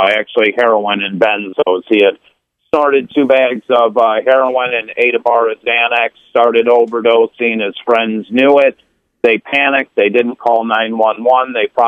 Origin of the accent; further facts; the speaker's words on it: Crystal Lake, Illinois, United States; They just had a big bust up in my hometown, Crystal Lake, Illinois.